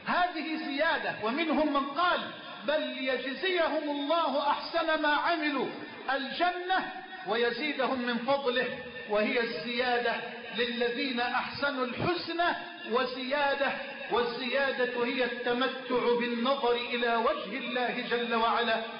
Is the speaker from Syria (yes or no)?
no; Egypt; بلدنا مصر